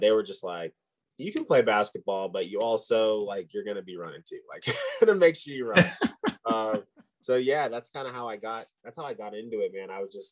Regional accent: Louisville, Kentucky, United States; also born or lived in Alaska; When I got to middle school, I moved from Alaska back to Louisville, where I was born actually. And Louisville, Kentucky is just basketball city.

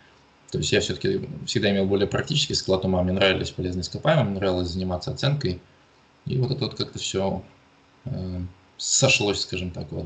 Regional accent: Apatity, Murmansk Oblast, Russia; Ну, вообще, изначально, да, я из Апатитов, то есть я из Мурманской области.

